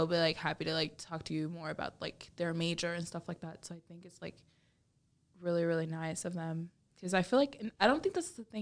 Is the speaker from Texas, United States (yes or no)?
yes; Houston, Texas, United States; English is a second language